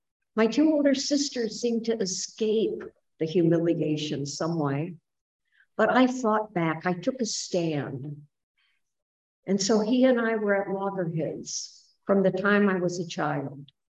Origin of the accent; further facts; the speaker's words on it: Indiana, United States; I grew up in Indiana. There were four kids in the family. I was number three.